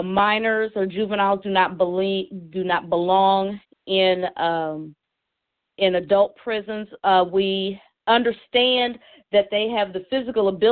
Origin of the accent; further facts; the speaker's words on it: Dayton, Ohio, United States; I see we've got a 937. That's the Dayton area. That's my hometown.